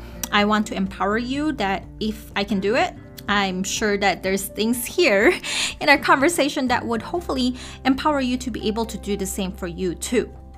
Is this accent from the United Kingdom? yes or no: no; Philippines; now in United States; my family and I moved here from the Philippines about 20 some years ago now, so I'm neither from the Philippines nor am I still trying to get to know the pop culture here